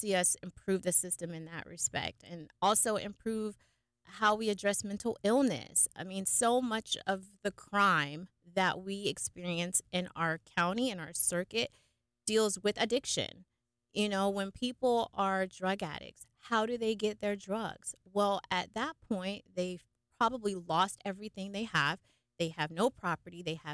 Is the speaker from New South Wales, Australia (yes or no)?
no; Melbourne, Victoria, Australia; I was born and raised in Melbourne.